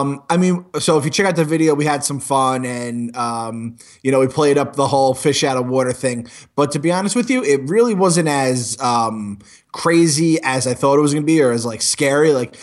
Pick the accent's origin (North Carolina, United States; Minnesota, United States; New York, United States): New York, United States; Like, I'm from New York, but I'm from the suburbs of New York, and I'm like gullible as the next guy.